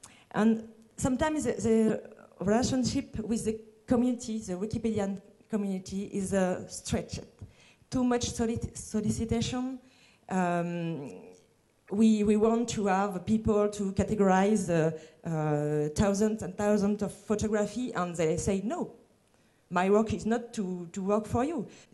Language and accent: English; France; accent: French; English is a second language; I want to thank you because of my horrible French accent and my very bad English